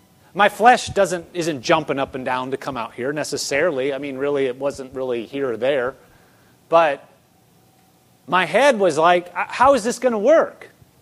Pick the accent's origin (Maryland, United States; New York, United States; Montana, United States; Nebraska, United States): Nebraska, United States; also born or lived in Oklahoma; I grew up in Nebraska. We went to Bible school in Oklahoma, and then we moved out to Andover.